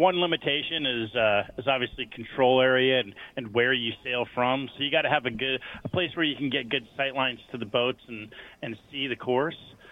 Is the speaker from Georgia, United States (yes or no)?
no; Texas, United States; I'm from Texas.